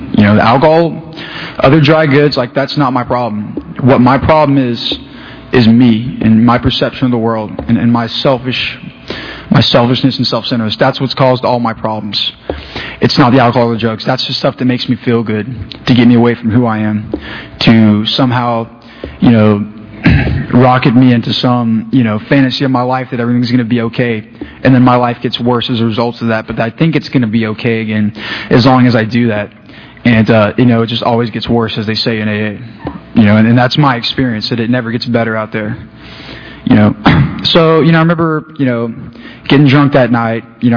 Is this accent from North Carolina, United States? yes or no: yes; North Carolina, United States; also born or lived in California; now in Tampa, United States; I was born out in California, grew up in North Carolina, and moved down here to Tampa about 7 years ago this June.